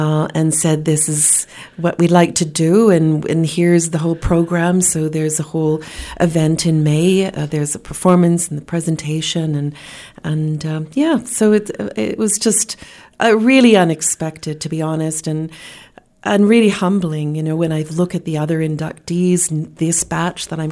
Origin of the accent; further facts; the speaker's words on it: Morden, Manitoba, Canada; My hometown in Morden also has reached out.